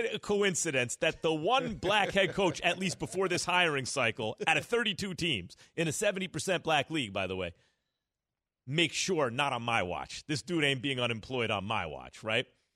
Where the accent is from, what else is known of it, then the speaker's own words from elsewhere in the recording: Chicago, Illinois, United States; I just wonder, like, hey, I'm from the South Side, but you're Michigan now.